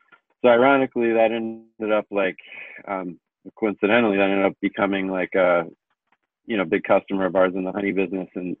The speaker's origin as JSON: {"language": "English", "town": "Amherst", "region": "Massachusetts", "country": "United States", "tie": "born or raised there", "said": "I grew up in Amherst, Massachusetts, in Western Mass. Went to UMass, which is actually closer to where I grew up than my own high school. So, like, I was a real hometown kid."}